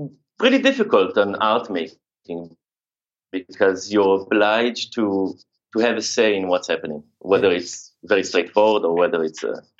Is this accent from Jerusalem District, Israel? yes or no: yes; Jerusalem, Jerusalem District, Israel; now in Berlin, Germany; From Jerusalem.